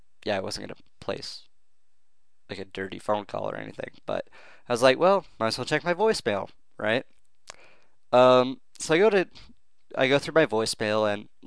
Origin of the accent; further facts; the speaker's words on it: Pacific Northwest, United States; I'm from the Pacific Northwest, and it doesn't really help to stimulate our economy